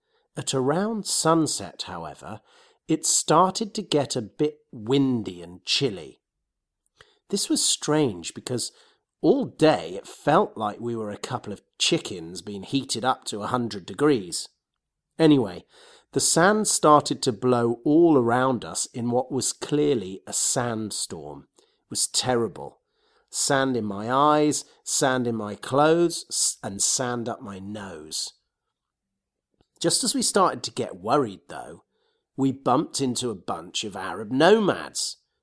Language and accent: English; Wales, United Kingdom; All of our friends are Muslims, which is interesting as we're Welsh Puritans, but it's amazing how hospitable they are.